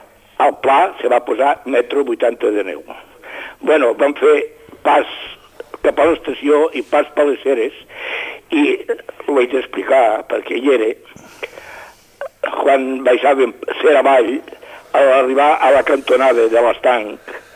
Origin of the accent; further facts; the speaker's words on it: Catalonia, Spain; I si som catalans, amb molt orgull, perquè és la nostra terra